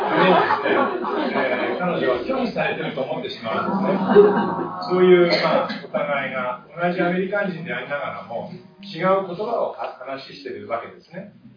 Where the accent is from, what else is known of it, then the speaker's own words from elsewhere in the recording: Nagano, Japan; also born or lived in Tohoku; 私は東北で小学校に上がるまでいて、そして長野県が一番長いんですけれども、どちらも雪国で、